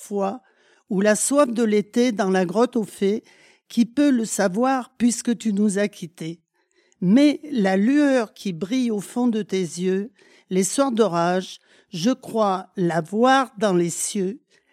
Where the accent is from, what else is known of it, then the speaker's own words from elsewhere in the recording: Châtes, France; Ah oui, je suis née à Châtes.